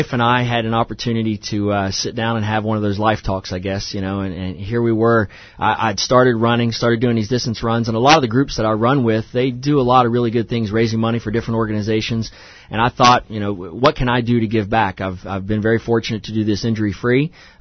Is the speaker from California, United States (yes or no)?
no; West Virginia, United States; Yeah, actually, I'm from Braxton County here in West Virginia originally